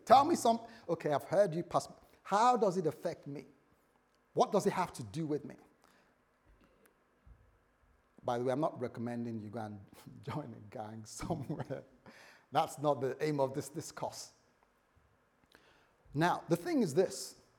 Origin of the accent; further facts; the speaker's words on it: United Kingdom; No, we're British.